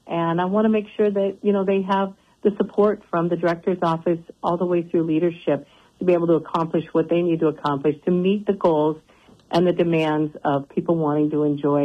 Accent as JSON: {"language": "English", "country": "United States", "tie": "born or raised there", "said": "growing up on the Rocky Mountain front, recreating was part of that ranching lifestyle."}